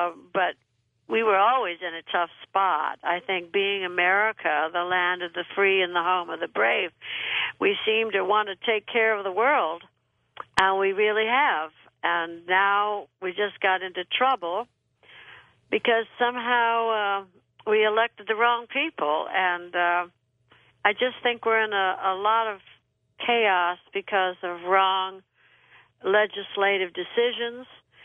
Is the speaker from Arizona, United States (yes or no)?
no; Burbank, California, United States; also born or lived in Texas; I didn't leave Texas at 16. I left at 7. And I was raised in Burbank, California.